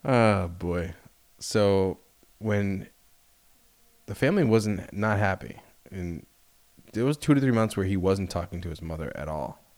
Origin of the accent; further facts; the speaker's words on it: Connecticut, United States; For me, I guess I grew up in Connecticut, so I grew up mostly around places that people just didn't give really too much of a F.